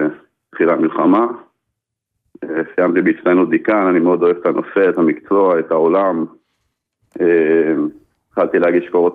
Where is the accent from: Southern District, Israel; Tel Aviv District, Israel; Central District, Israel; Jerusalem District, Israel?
Central District, Israel; Netanya; now in Petah Tikva, Israel; אני במקור מנתניה, כרגע אני מפתח תקווה